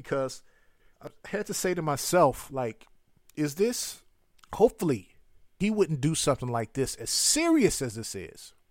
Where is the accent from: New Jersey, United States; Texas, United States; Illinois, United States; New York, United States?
Illinois, United States; Chicago; You know, it was in the inner city, which I'm from Chicago.